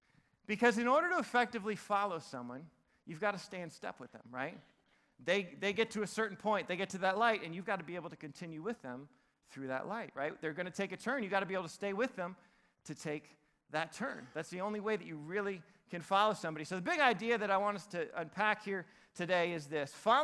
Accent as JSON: {"language": "English", "region": "New England", "country": "United States", "tie": "born or raised there", "said": "My brothers, I got two younger brothers, and they both live in Nashville. We grew up in New England, so New England just still feels like home to all of us"}